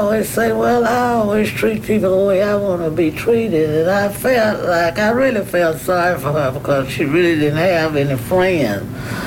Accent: Denton, United States; when I was growing up in Denton, when I finished high school is when I really realized what juvenile delinquency was.

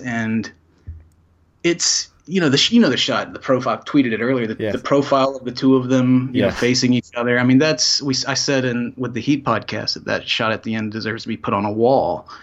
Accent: Salisbury, North Carolina, United States; I grew up in North Carolina.

